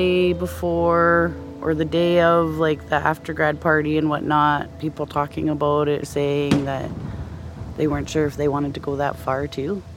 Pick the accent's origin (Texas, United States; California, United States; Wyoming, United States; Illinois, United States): Illinois, United States; Champaign; I'm from Champaign.